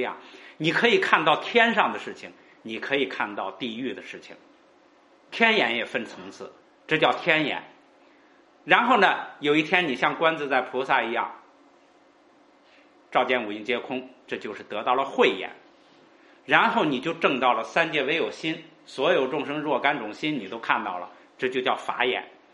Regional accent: China; 我那个时候就想到我们中国人的那个国际关系战略啊

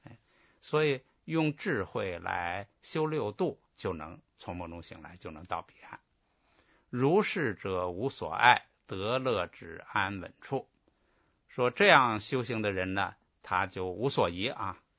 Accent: China; 我们现在这个众生，我们中国人吧，这个普遍的传统文化传统

